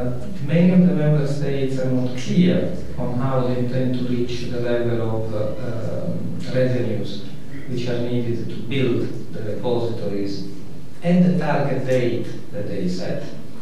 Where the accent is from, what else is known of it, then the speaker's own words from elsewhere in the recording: Italy; if you look what has happened in my home country, in Italy